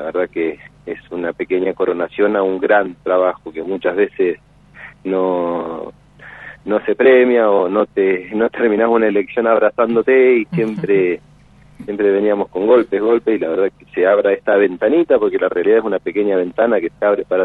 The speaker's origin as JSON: {"language": "Spanish", "town": "Río Grande", "region": "Tierra del Fuego", "country": "Argentina", "tie": "born or raised there", "said": "yo como fueguino riograndense, uh-huh, toda mi vida acá"}